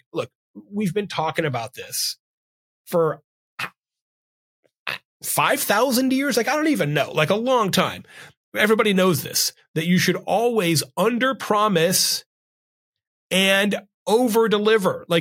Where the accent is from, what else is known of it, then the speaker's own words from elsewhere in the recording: Arizona, United States; I've always been interested in agave spirits growing up in Arizona, going to school in Tucson by the border